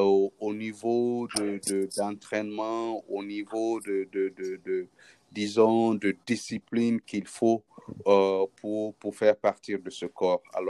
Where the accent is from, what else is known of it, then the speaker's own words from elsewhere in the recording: Guinea; quand tu dis armée chez nous en Afrique, plus précisément en Guinée, tu parles d'une globalité